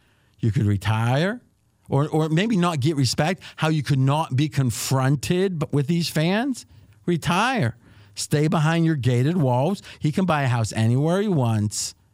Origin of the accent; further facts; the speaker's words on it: Ohio, United States; I grew up in Ohio.